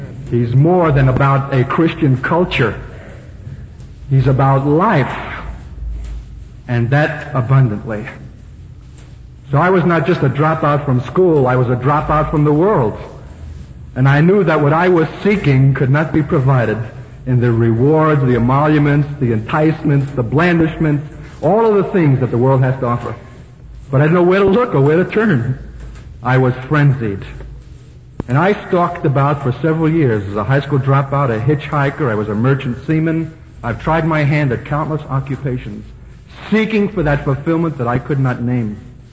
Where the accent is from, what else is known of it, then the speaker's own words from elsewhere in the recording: New York City, New York, United States; I'm a Brooklyn boy, a New Yorker. I grew up in the Depression years.